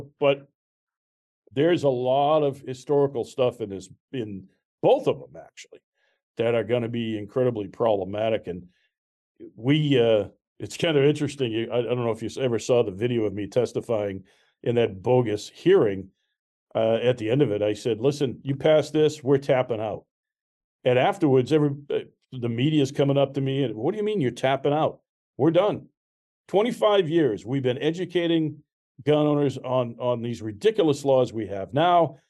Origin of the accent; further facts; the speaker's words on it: Scotland, United Kingdom; I'm Scottish. We like those kind of challenges.